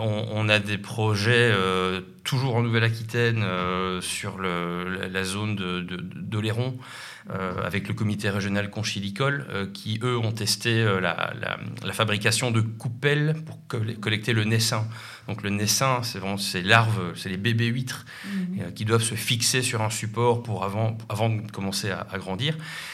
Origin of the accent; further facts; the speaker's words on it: Belgium; On l'a pas dit, mais je suis belge, hein, comme Monsieur Gunther Pauli.